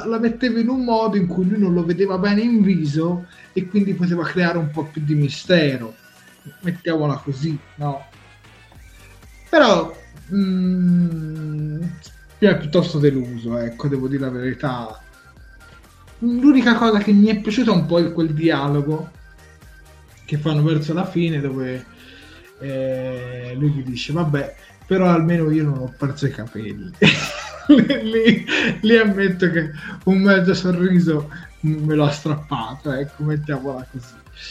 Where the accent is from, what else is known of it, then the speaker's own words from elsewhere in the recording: Tuscany, Italy; specifichiamo che noi siamo toscani